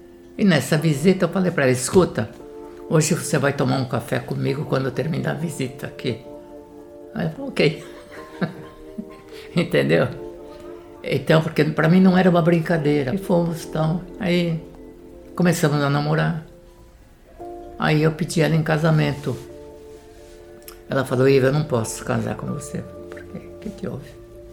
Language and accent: Portuguese; São Paulo, Brazil; Sou natural de São Paulo, tenho 83 anos.